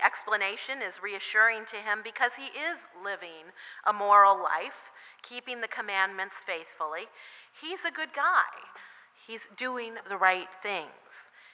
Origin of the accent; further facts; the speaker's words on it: Washington, United States; I grew up with that in Washington State, so it doesn't really bother me